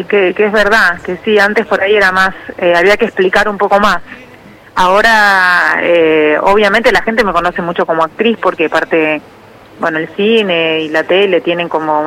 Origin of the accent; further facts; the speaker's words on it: Buenos Aires, Argentina; como argentina y como porteña